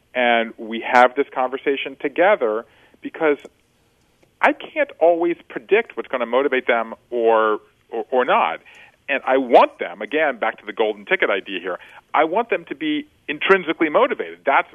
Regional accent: Georgia, United States; the way I was raised growing up in Georgia in the 1970s

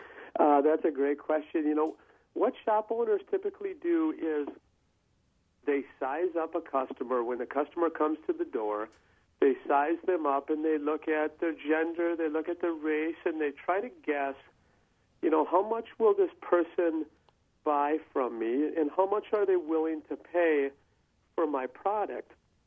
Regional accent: Sun Prairie, Wisconsin, United States; You mentioned I was from Sun Prairie, and that's exactly right.

